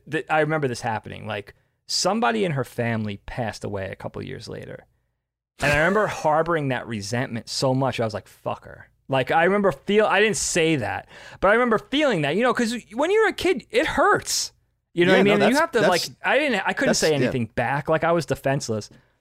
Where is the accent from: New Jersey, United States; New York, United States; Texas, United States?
New York, United States; And I was like, oh, that's crazy. I'm from Long Island.